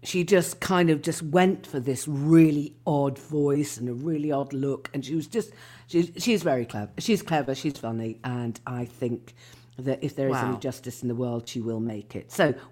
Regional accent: Birmingham, West Midlands, United Kingdom; I'm from Birmingham. I'm a Brummie.

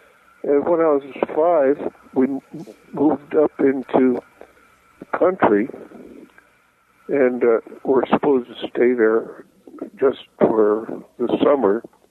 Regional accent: San Francisco, California, United States; born there; I was born in San Francisco.

